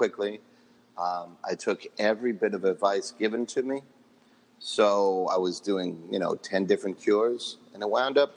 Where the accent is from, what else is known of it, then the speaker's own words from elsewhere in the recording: Bronx, New York, United States; moved away as an adult; I was 33 when I moved, so the Bronx was solidly in my bones and blood, and always will be.